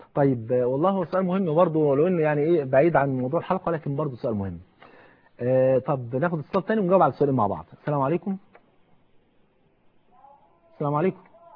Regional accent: Egypt; اصل احنا لما نيجي نرجع هنقول عندنا في مصر

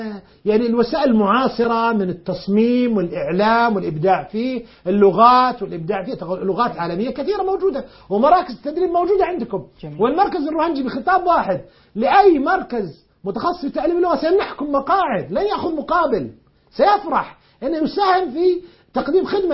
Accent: Saudi Arabia; كل الحكومات والجامعات والمؤسسات عندنا في المملكة العربية السعودية

